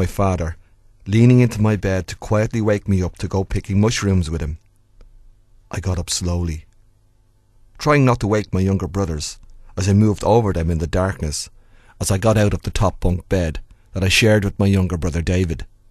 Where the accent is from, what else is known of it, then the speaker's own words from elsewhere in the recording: Dublin, Leinster, Ireland; I hope you will enjoy the stories for what they are, stories about youth and growing up in North Dublin.